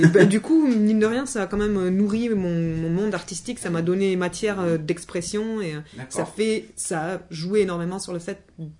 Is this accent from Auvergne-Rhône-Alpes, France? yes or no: no; Occitanie, France; je viens du Tarn dans un petit trou paumé que probablement personne ne connaît. Et j'ai grandi dans une famille de musiciens